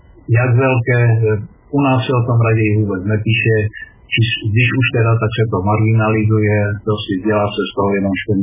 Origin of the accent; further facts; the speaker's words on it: Ostrava, Moravian-Silesian Region, Czechia; já jsem Ostravák a můj kolega je z Hanušovců